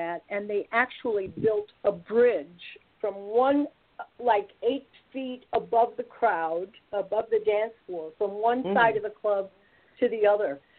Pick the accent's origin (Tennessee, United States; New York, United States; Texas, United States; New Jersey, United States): New York, United States; Brooklyn; that brings up all these great memories of growing up in Brooklyn